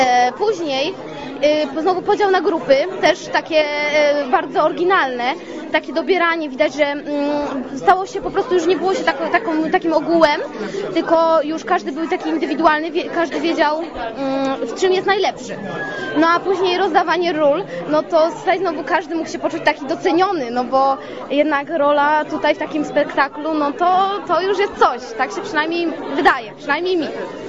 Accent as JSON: {"language": "Polish", "town": "Wola Rogowska", "region": "Lesser Poland", "country": "Poland", "said": "jestem z Woli Rogowskiej, chodzę do szkoły, do liceum Szczurowej."}